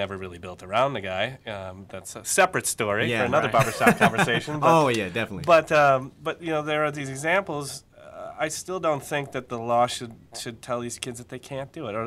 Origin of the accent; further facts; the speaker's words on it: Minnesota, United States; As I've mentioned, I'm unfortunately from Minnesota